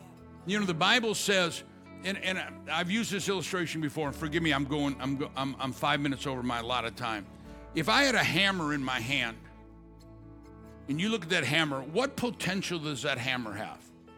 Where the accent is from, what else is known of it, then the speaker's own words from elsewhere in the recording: St. Louis, Missouri, United States; I'm from the hood. I'm from South St. Louis.